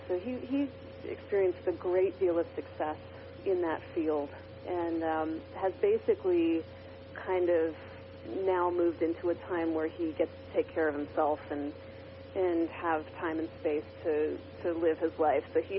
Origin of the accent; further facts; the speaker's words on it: Philadelphia, Pennsylvania, United States; now in Santa Fe, United States; I was born and raised a Quaker in Philadelphia. And I should actually make an aside and let people know, now that I'm out here in Santa Fe, New Mexico, people rarely have any idea what Quakerism is about out here.